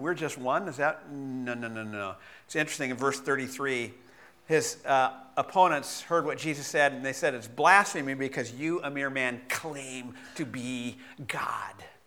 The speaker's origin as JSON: {"language": "English", "town": "Bakersfield", "region": "California", "country": "United States", "tie": "born or raised there", "said": "When I was a kid, growing up in Bakersfield, on a few occasions, we used to drive up the Kern River Canyon."}